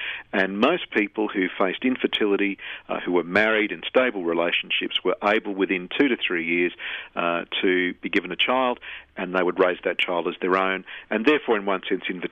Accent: Wollongong, New South Wales, Australia; also born or lived in Sydney; I was then bundled up from the hospital where I was born in Sydney, in Stanmore, and taken to Wollongong where I was raised.

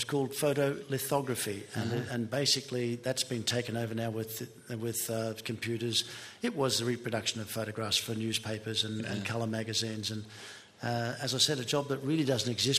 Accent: Brisbane, Queensland, Australia; the most vivid of all lessons that I learnt was one night in Brisbane, my hometown, and we'd been brought home to headline Festival Hall.

